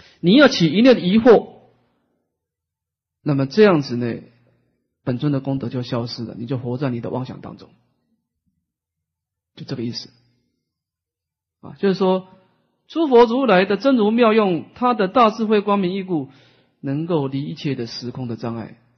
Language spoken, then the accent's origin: Chinese; Taiwan; 的发音跟我们台湾人的发音不一样啊